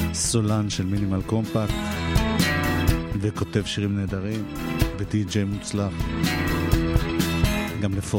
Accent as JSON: {"language": "Hebrew", "town": "Tel Aviv", "region": "Tel Aviv District", "country": "Israel", "said": "אני במקרה תל אביבי ויוצא לי להסתובב לא מעט בדרום העיר."}